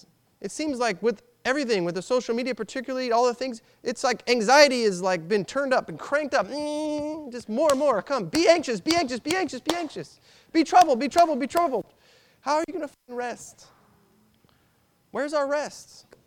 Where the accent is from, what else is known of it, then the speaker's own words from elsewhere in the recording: Irving, Texas, United States; I grew up in Irving, Texas. There was a ton of saints.